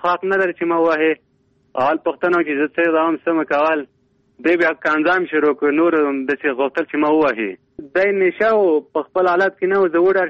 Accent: Logar, Afghanistan; now in Kabul, Afghanistan; زه د لوګر اوسیدونکی یم، پهلن په کابل کې اوسېږم.

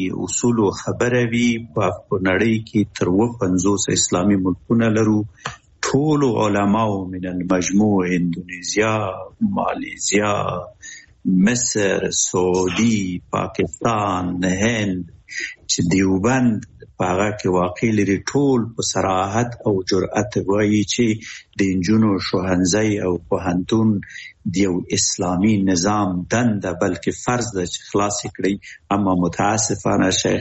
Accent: Afghanistan; now in Japan; مونږ هم د جاپان نه یو مونږ هم افغانان یو

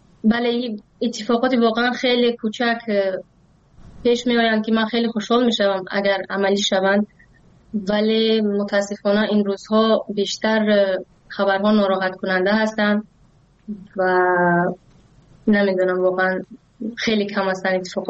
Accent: Tajikistan; من از کودکیم همیشه یک شکل زندگیمون به این گونه بوده که از کشور به کشور دیگر سفر کرده ایم، بله همیشه اون مقصد اصلی تاجیکستان بوده و ما همیشه برگشتیم به تاجیکستان

